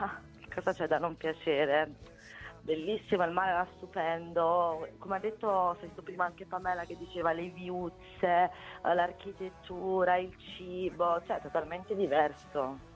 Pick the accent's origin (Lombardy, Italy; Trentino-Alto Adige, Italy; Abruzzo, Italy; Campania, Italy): Campania, Italy; Naples; io poi sono di Napoli